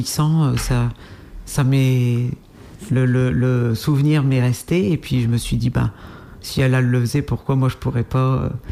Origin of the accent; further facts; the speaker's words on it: Hauts-de-France, France; parce que moi je suis des Hauts-de-France, donc je suis proche de la Belgique, hein, j'étais à 45 minutes.